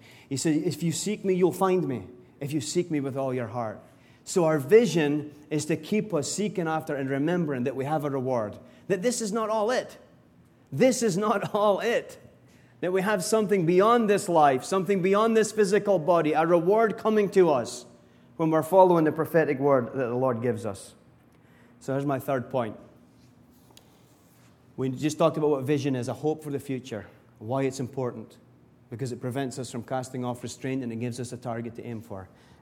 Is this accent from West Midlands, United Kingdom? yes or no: no; Scotland, United Kingdom; But we're just like that. We're just Scottish people, not interested in going to Spain or France that much.